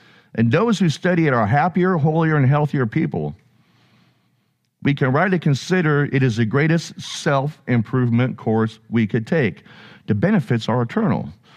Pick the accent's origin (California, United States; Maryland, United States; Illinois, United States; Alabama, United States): California, United States; But we're both from California. We're both from the beach.